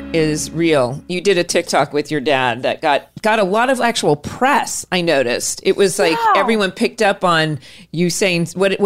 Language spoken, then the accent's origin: English; Orange County, California, United States; I know for all the listeners who think it's funny how many times I say that I'm from Orange County, I didn't even know what a matzo ball soup was when I moved to Hollywood in 1988.